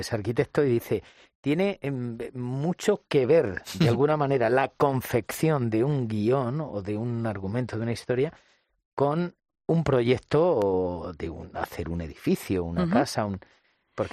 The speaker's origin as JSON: {"language": "Spanish", "town": "Montiel", "region": "Castilla-La Mancha", "country": "Spain", "tie": "born or raised there", "said": "Yo recuerdo cuando en Montiel, mi pueblo, yo imaginaba, oye, quiero hacer esto"}